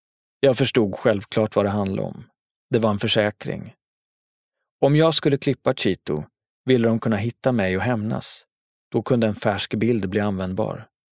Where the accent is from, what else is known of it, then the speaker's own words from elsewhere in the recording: Jordbro, Stockholm County, Sweden; Hade man skämtat så på gatan där jag växte upp hade det tolkats som en kränkning. Hade någon sagt sådana saker till mig i Jordbro hade jag varit tvungen att göra något.